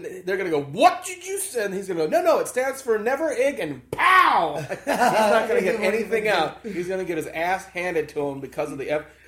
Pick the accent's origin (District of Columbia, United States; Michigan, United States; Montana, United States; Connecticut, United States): District of Columbia, United States; Washington; also born or lived in Kansas City; I was born in Kansas City, but grew up in the District of Columbia.